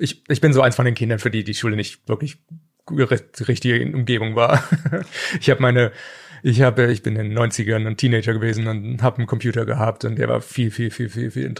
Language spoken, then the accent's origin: German; Koblenz, Rhineland-Palatinate, Germany; Ich bin Koblenz in der Innenstadt aufgewachsen und habe ein bisschen woanders gelebt, wegen meiner Ausbildungszeit, ein bisschen in Nürnberg. Aber außerhalb davon bin ich in Koblenz aufgewachsen, bin Schengelkind.